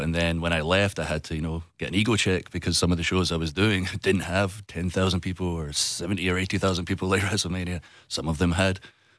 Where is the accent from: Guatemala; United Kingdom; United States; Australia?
United Kingdom; I've been out of the UK so long, I just don't know. And I'm not American